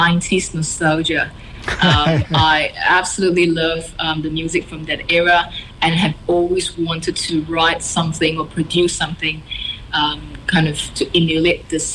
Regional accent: Malaysia; And I grew up in Malaysia. We are a developing country, and we deal with epidemics, pandemics all the time

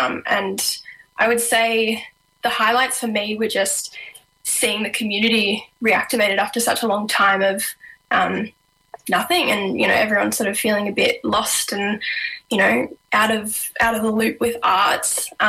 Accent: Warburton, Victoria, Australia; I'm also a student. I'm studying community development, and I'm originally from Warburton.

